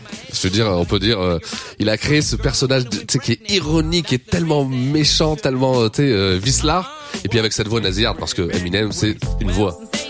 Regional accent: France; Mais nous en tant que Français avec nos voix un peu plus rauques, plus basses

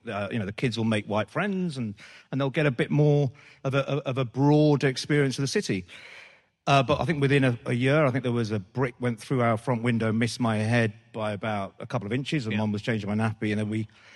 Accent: Birmingham, West Midlands, United Kingdom; I just love this city. It's a great city. It sort of formed absolutely every bit of my character. I used to live in Yardley, you know, and then went to school in Handsworth.

